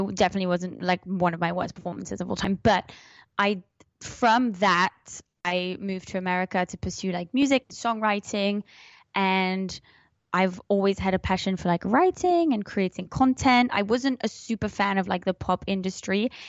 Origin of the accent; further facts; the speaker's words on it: Switzerland; I was born English because my dad is English. I grew up in Switzerland. I became Swiss when I was about 21. So that makes me half English, half Swiss. But I speak English and French 50-50 because I grew up in Switzerland